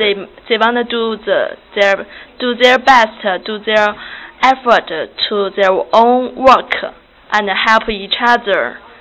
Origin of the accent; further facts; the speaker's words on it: Beijing, China; I'm from Beijing.